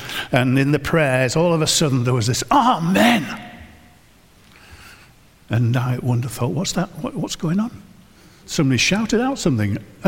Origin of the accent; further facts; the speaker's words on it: Harrogate, Yorkshire and the Humber, United Kingdom; I was brought up in Harrogate in the church at St. John's in Bilton in Harrogate.